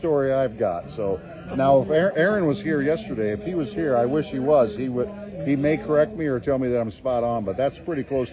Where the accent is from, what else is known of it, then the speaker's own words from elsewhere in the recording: Cedar Rapids, Iowa, United States; Yeah, I grew up in Cedar Rapids, Iowa, which is north of Iowa City, about 30 miles. That's where I grew up.